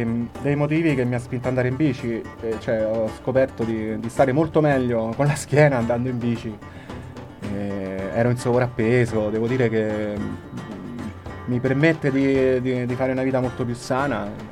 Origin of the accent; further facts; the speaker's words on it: Abruzzo, Italy; io ne parlavo anche durante il viaggio delle mie origini abruzzesi, del mio paese